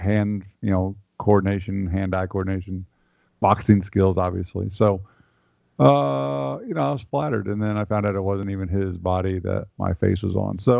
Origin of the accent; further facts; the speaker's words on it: Midwest, United States; Growing up in the Midwest, you know, I didn't have a major league team in my city